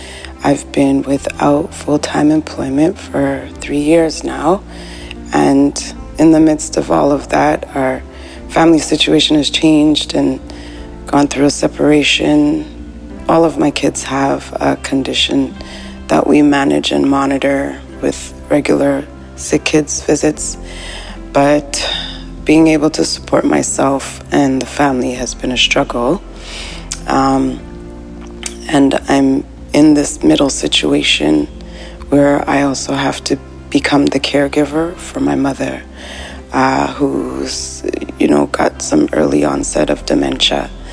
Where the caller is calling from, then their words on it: Canada; I'm calling in from Canada.